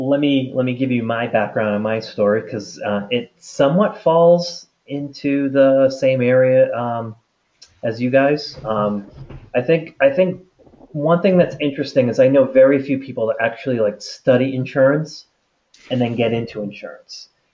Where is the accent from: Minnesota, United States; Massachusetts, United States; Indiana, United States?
Massachusetts, United States; Boston; So I'm originally from the Boston area.